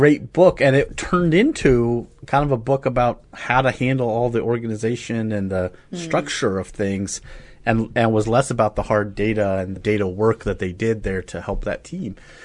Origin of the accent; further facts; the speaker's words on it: United States; As an American, like, my perspective on this is like pretty distinct.